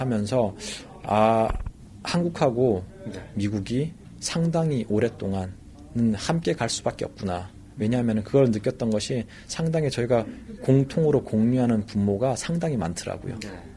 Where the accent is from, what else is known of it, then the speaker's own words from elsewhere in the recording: North Korea; 제가 북한에서 왔기 때문에 다시 고향으로 가는 길을 만들어야 하지 않을까요?